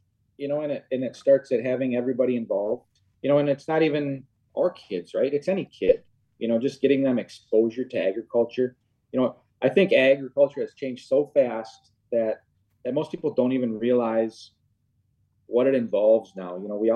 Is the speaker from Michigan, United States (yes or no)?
yes; Michigan, United States; born there; I was born in Michigan. My grandparents had a dairy farm